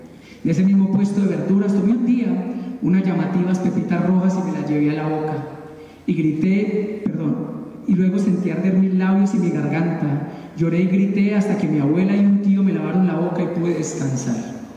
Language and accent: Spanish; Armenia, Quindío, Colombia; moved away; Hace 20 años que me fui de Armenia y mi memoria no quiere renovarse.